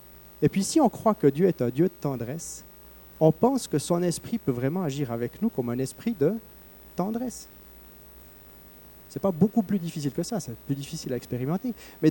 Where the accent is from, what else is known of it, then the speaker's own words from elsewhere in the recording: Switzerland; en tant que Suisse. Peut-être d'autres ont vécu des temps plus durs, mais pour moi, en tout cas, qui suis né en 1979